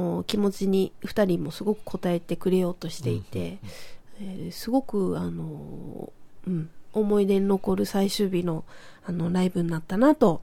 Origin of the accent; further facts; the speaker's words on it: Kobe, Hyogo, Japan; 4日目は私のふるさとであります神戸